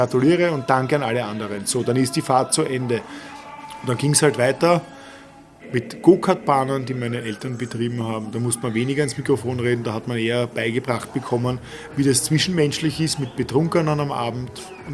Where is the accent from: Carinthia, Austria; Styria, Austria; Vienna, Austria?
Vienna, Austria; Ich habe meine Kindheit ausschließlich im Prater verbracht.